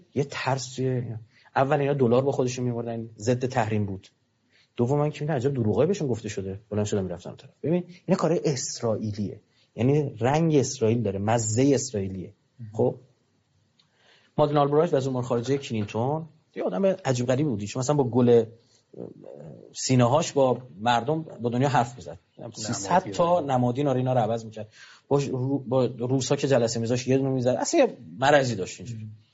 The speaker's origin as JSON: {"language": "Persian", "country": "Iran", "said": "یعنی ما ایرانیام از طریق اشراع لبنان فهمیدیم"}